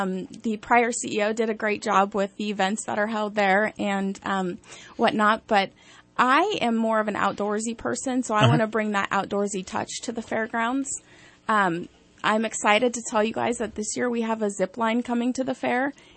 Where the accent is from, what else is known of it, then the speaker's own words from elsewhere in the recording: California, United States; now in Sonoma County, United States; Well, I was born and raised in Shasta County, graduated from Anderson High School. I participated in 4-H and FFA growing up. I relocated to Sonoma County about 8 years ago